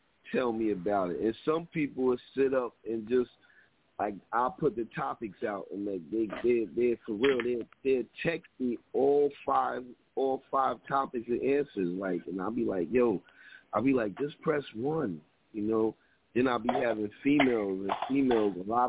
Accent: Paterson, New Jersey, United States; and I'm from Patterson, you know, it's people in Patterson I know

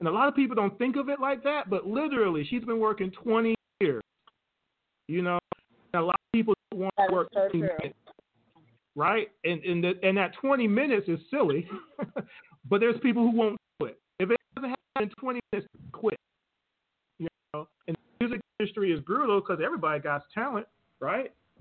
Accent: Atlanta, Georgia, United States; I come from Atlanta myself, to where I used to manage artists for a little bit of time

